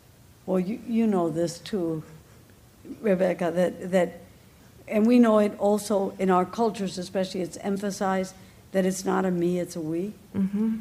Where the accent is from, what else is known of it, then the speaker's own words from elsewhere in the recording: Dominican Republic; English is a second language; growing up in the Dominican Republic, I never heard anything about Haiti. It's a little island. You know, it's like that border was, especially I was growing up in the dictatorship.